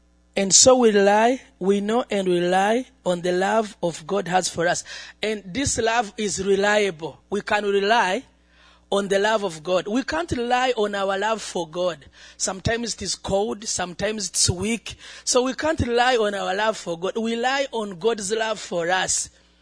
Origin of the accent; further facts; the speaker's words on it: Uganda; I come from Uganda. The last time I was here, I told you Uganda is in the east of Africa.